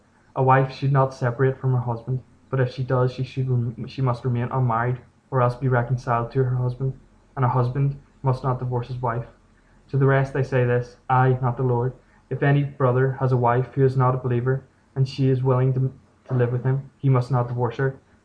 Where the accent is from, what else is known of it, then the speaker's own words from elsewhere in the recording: Belfast, Northern Ireland, United Kingdom; I'm from West Belfast